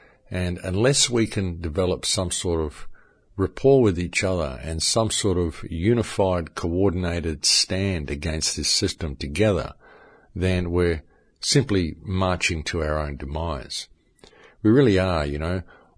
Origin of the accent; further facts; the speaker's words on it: Australia; I'm from Australia and I can't help it.